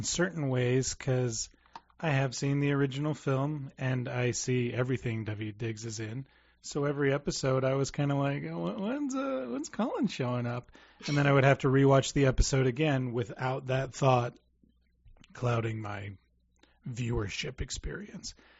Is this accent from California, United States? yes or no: yes; California, United States; I grew up in California. I've been on the BART train.